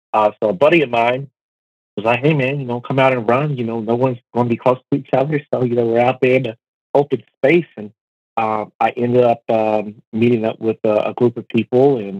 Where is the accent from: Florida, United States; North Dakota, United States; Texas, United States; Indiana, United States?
Texas, United States; Dallas; I am actually from Dallas, and I would take the dry heat of living in Texas over being in the humidity of Virginia any day of the week.